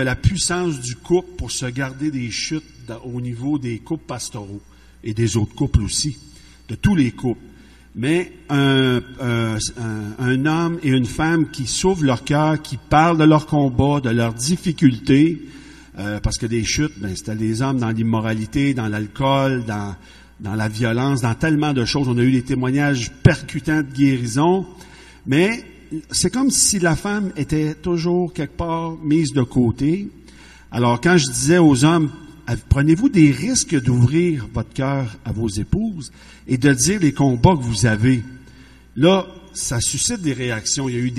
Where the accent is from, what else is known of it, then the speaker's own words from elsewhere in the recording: Shawinigan, Quebec, Canada; On est de la Mauricie, je suis de Shawinigan, René de Trois-Rivières.